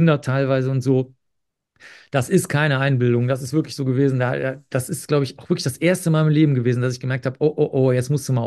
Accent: Bavaria, Germany; born there; now in Cologne, Germany; Also ich bin zwar in Bayern geboren und wie gesagt, sonst haben wir alle Thüringer Wurzeln

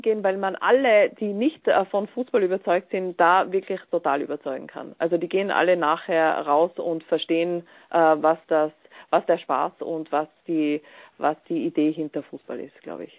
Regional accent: Austria; das kommt nicht überall gut an, wenn man als Österreicher dann für Deutschland sich freut.

